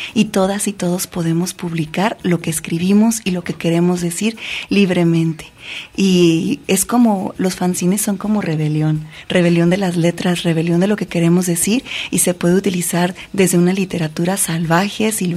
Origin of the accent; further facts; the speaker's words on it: Guadalajara, Jalisco, Mexico; Yo escribí esta historia inspirada en la memoria del barrio donde crecí. Yo crecí por Oblatos, allá por el oriente de Guadalajara